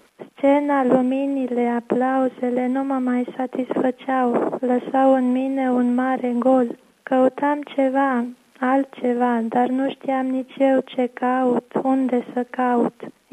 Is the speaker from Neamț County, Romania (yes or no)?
no; Bucharest, Romania; born there; Eu m-am născut în București într-o familie mixtă. Mama e catolică, tata era ortodox.